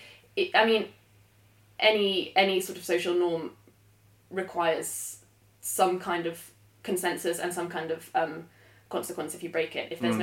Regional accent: London, United Kingdom; when I was growing up in London, that wasn't a normal thing to do.

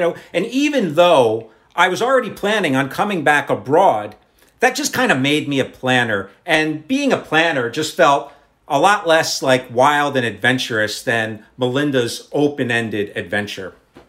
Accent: United States; he heard my accent and he asked me if I was British. And I said, non, je suis Américain.

